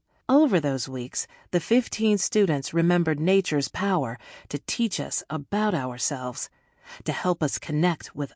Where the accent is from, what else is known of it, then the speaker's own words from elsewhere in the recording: Minnesota, United States; I grew up in the Twin Cities, between St. Paul and Minneapolis, the city of lakes.